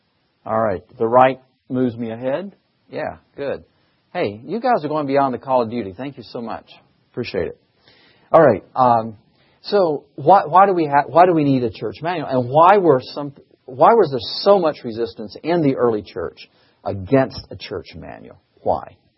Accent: Michigan, United States; I'm from Michigan, too.

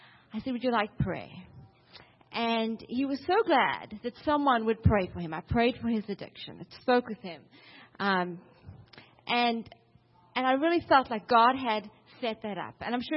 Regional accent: South Africa; I'm from South Africa, so connected.

